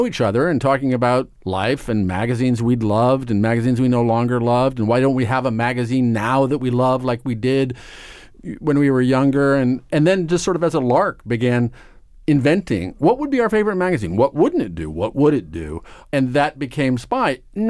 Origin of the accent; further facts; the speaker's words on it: Omaha, Nebraska, United States; I grew up in Nebraska. I grew up in Omaha, Nebraska, and went to public high school and a very normal, lovely, trouble-free life.